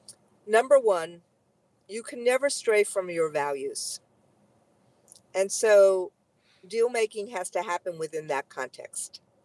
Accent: United States; I am very proud to be an American. I love being an American. I am a patriotic American.

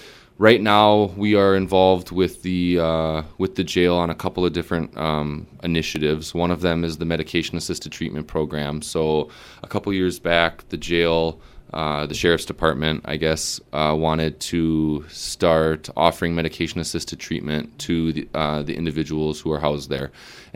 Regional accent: Wisconsin Rapids, Wisconsin, United States; I'm actually from Wisconsin Rapids. I grew up south of Rapids. I went to Lincoln High School.

